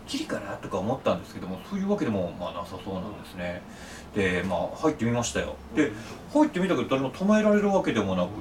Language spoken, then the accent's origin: Japanese; Hokkaido, Japan; あのちなみに僕北海道出身なんですけど、北海道で焼き鳥っていうとあの豚なんですね。